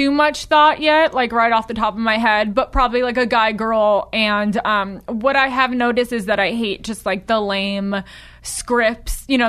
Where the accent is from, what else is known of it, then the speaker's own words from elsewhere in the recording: New York, United States; Like, so I grew up in Westchester.